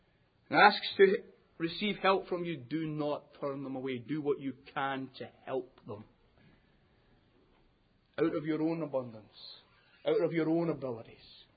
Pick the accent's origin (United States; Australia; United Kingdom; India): United Kingdom; Scotland; And I confess to you, as a Scotsman, this one starts to just make it too painful.